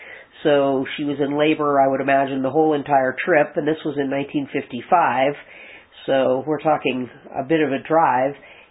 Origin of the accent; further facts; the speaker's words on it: Volcano, California, United States; also born or lived in Oakland; Well, I was born in, I was raised in Volcano, California. And I was almost born in Volcano